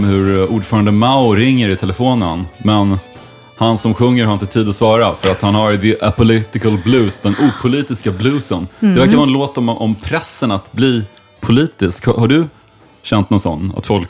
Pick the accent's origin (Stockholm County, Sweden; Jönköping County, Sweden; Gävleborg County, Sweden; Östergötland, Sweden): Östergötland, Sweden; Linköping; När jag växte upp i Linköping